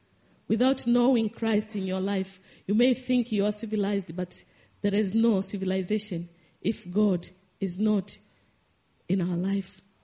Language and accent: English; Tanzania; as I said, I came from Tanzania, where the shepherds, I know the Maasai people, how the kind of life they live.